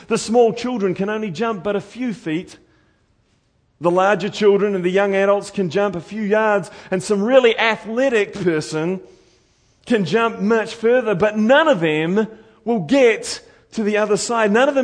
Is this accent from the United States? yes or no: no; New Zealand; accent: New Zealand; you can't figure out a word that I'm saying, it's not because of my New Zealand accent.